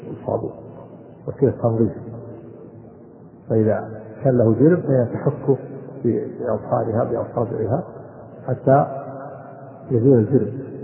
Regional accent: Najd, Saudi Arabia; كما عندنا في نجد يكون مستقبل القبلة

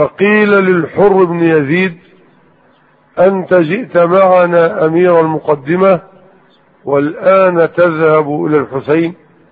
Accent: Minyat al-Nasr, Dakahlia, Egypt; قريتي 100 حديد مركز منية النصر.

